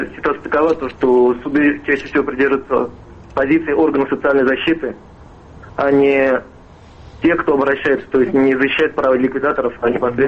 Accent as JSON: {"language": "Russian", "town": "Kazan", "region": "Tatarstan", "country": "Russia", "said": "я из Казани. Представляю интересы чернобыльцев как раз в Татарстане, в городе Казани."}